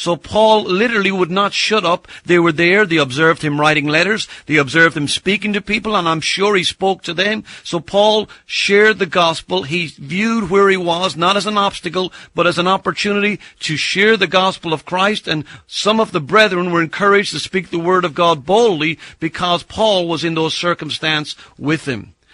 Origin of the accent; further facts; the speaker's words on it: Ireland; When I was a young boy growing up in Ireland, they used to have races where men would get in boats and row, 5, 6 in a boat